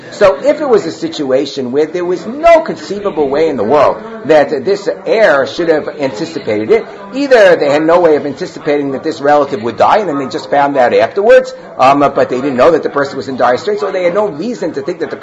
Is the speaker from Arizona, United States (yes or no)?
no; Muncie, Indiana, United States; I remember growing up in Muncie.